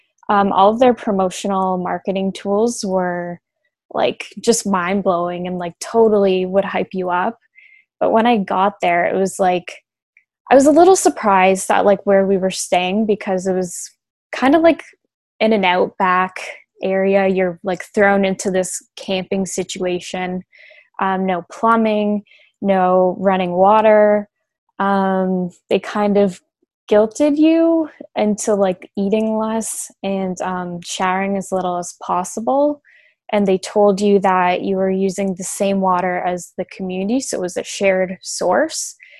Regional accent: Guelph, Ontario, Canada; also born or lived in Toronto; I was born and raised in Guelph. Basically, lived here my whole life. And I went to live in Toronto for, 4 or 5 years for school to complete my diploma. And then, I moved back now with COVID

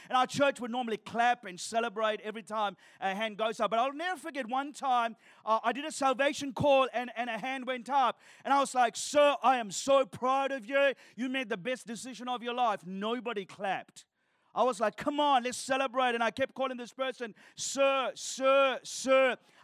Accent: Sri Lanka; I'm originally from Sri Lanka. Anyone know where Sri Lanka is?

